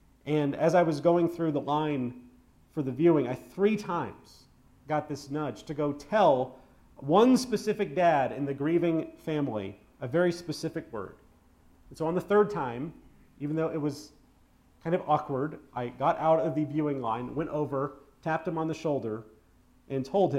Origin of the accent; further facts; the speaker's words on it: Texas, United States; Or how about what Carlin took a shot at my home state? You know the good part about all those executions in Texas? Fewer Texans.